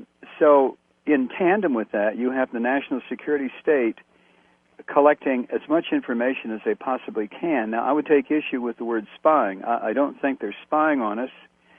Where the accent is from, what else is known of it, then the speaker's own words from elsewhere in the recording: Toledo, Ohio, United States; moved away as an adult; now in Atlanta, United States; I was brought up in Ohio and spent up until I was about 21 in the Toledo area, and then moved south as a distribution person for Look magazine, and stayed in the South. I've been in the South for about 45 years now.